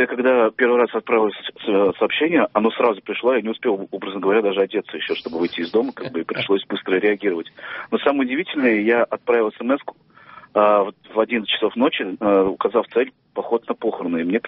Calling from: Kazan, Tatarstan, Russia

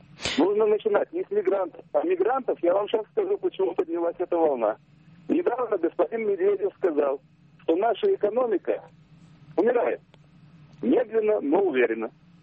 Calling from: Rybinsk, Yaroslavl Oblast, Russia; Добрый вечер

